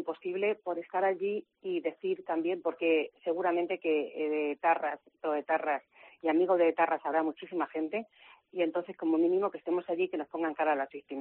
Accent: Spain; yo en mi país nunca he vivido en guerra, he vivido en un Estado de Derecho, que es España

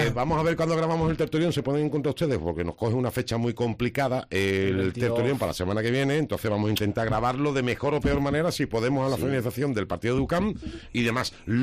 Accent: Jerez de la Frontera, Andalusia, Spain; Que somos de Jerez.

